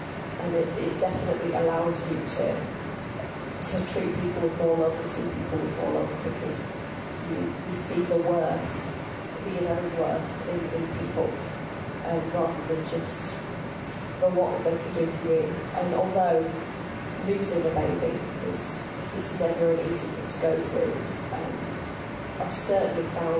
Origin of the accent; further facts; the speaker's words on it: Penrith, North West England, United Kingdom; I was brought up in Penrith. I've got a husband and two little boys. I was brought up as a Christian.